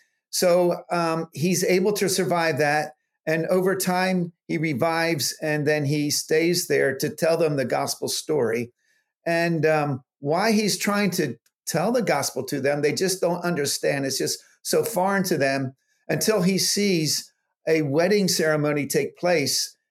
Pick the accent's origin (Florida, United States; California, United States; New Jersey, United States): New Jersey, United States; I grew up in the Delaware Valley, the southern South Jersey area.